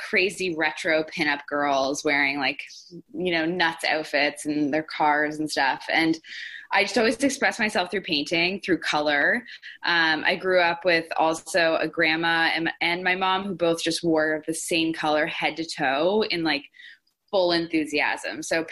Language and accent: English; Toronto, Ontario, Canada; I grew up in Toronto